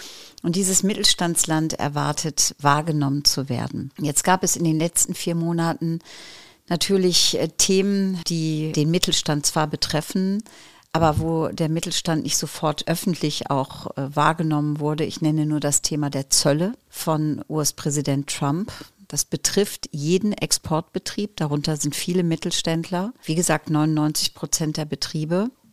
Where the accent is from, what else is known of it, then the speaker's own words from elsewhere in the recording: Holtland, Lower Saxony, Germany; Ich komme eigentlich aus Holtland. Jetzt werden alle sagen, dieses Dorf kennen wir. Wahrscheinlich nicht. Das ist im Landkreis Leer. Bin dort aufgewachsen auf einem Hof, bin also ein Bauernkind und lebe jetzt genau 5 Kilometer entfernt.